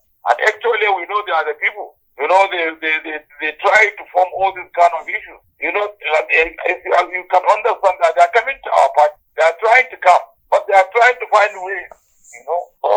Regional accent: Kano, Nigeria; I am just from the Akim Tofa local government area in Kano State, right from Ganduje ward.

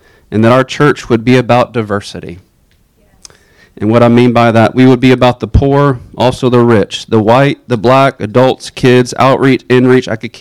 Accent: Shenandoah, United States; I grew up in Shenandoah.

